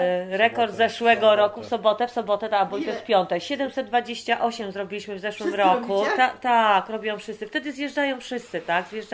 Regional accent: Silesian Voivodeship, Poland; bo ja jestem ze Śląska, więc, więc one są takie śląskie

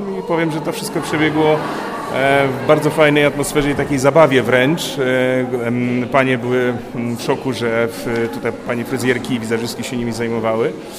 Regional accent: Rawa Mazowiecka, Łódź Voivodeship, Poland; ja jestem z Rawy Mazowieckiej.

